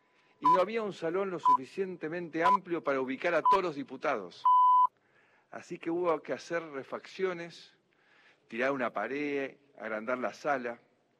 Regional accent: Argentina; lo que somos los argentinos hoy

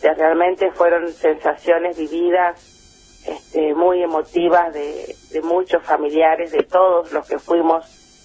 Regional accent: Villa Berthet, Chaco, Argentina; now in Presidencia Roque Sáenz Peña, Argentina; Soy chaqueña. Mi hermano, yo mi infancia viví en Lote 15 de Villa Bertet. Uh-huh. Pero después me trasladé a Sáenz Peña y ya me quedé, me instalé acá.

